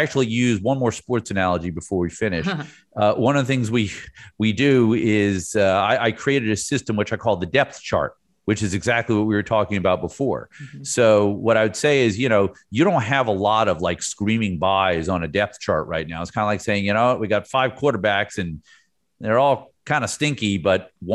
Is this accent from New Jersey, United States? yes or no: yes; New Jersey, United States; now in Florida, United States; because I live in the Sunshine State of Florida and I grew up in the Garden State of New Jersey.